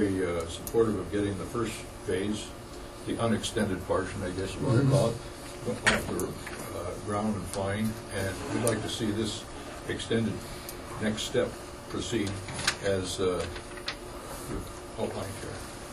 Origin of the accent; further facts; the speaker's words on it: Boyne City, Michigan, United States; from Boyne City here.